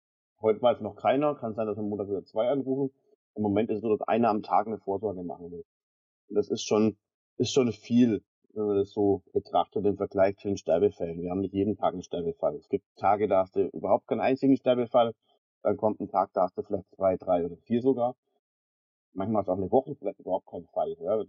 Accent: Bavaria, Germany; accent: Franconian; gerade jetzt als deutscher, bayerischer Bestatter oder wie ich immer sage, fränkischer, man hört es ja raus, wo ich her bin

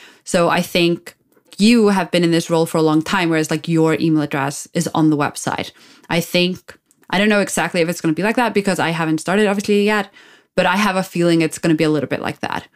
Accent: Iceland; also born or lived in London; even though obviously I am from Iceland and I've worked with Icelandic things over the years. But I mean, I was largely just in London.

